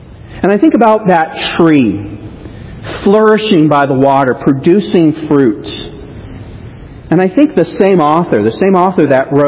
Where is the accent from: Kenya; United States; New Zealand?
Kenya; my life growing up in Kenya.